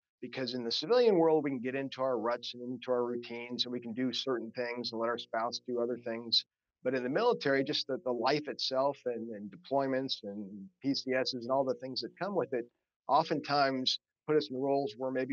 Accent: Kansas City, United States; I'm originally from Kansas City. It's a good time to be from Kansas City.

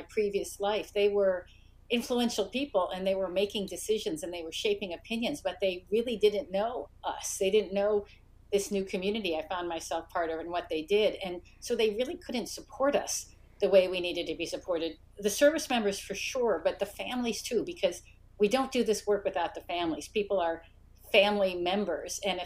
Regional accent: Cleveland, Ohio, United States; I grew up in Cleveland, Ohio, pretty far from any military installations.

